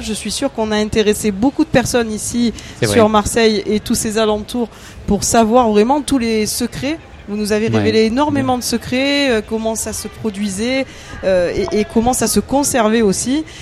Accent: Italy; Pourtant, on est italien

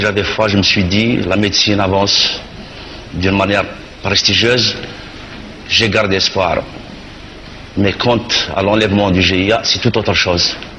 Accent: Algeria; Je suis algérien, je suis né en Algérie, je ne connais pas un traître mot d'arabe. Je suis berbère, je ne suis pas arabe et je ne suis pas obligé d'être musulman.

